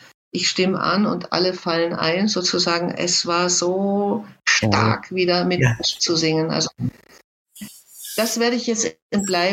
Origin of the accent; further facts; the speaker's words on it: Hamburg, Germany; Aber bei uns zu Hause zum Beispiel, ich komme ja aus Hamburg